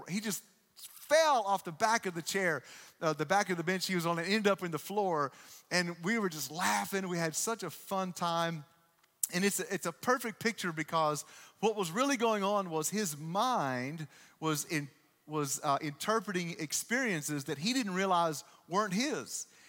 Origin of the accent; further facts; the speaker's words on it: Texas, United States; And so we grew up in Texas, and in the Dallas-Fort Worth area, there's a theme park called Six Flags Over Texas.